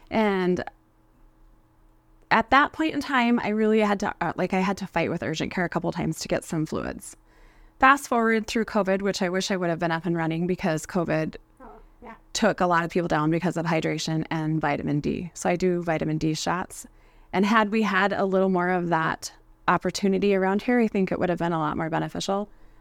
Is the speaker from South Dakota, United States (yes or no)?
yes; Rapid City, South Dakota, United States; Okay, well, I born and raised in Rapid City. I've lived here my whole life, all 42 years.